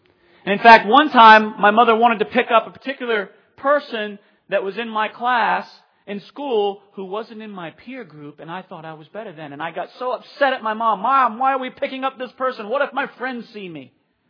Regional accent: Bath, Maine, United States; But I grew up in Bath, Maine.

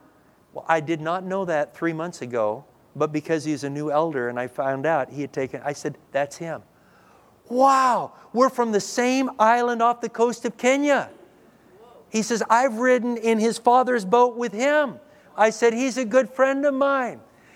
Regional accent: Dallas, Texas, United States; I'm from Dallas area

